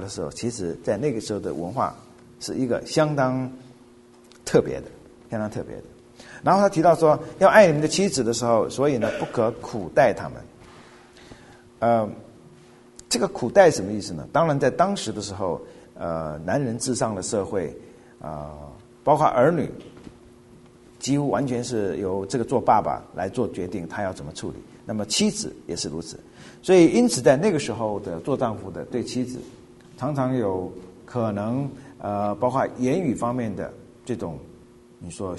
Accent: China; now in United States; 我们从中国来的人

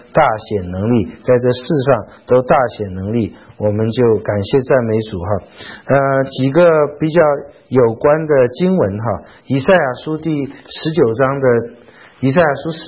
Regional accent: China; 好像我们中国人说太仓之米层层相应啊

